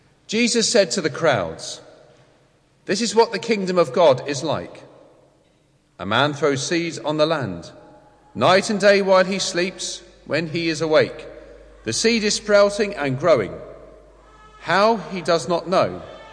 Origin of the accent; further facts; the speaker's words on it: Ireland; accent: Irish; I accentuated my London accent, which sounded even worse for having an Irish accent mixed with a London accent.